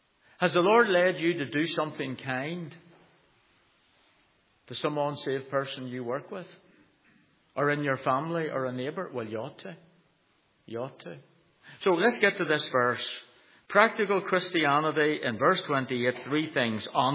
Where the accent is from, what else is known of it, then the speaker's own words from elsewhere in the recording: Belfast, Northern Ireland, United Kingdom; I grew up in Belfast to see a terraced house, Lisburn Road.